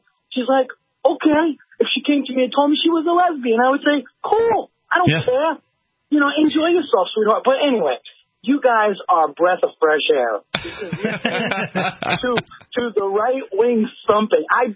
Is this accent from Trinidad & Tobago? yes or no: no; Haifa, Haifa District, Israel; born there; English is a second language; So I'm a Philistine. I was born in Haifa. English is a second language. I speak Spanish fluently. I speak Arabic and Hebrew.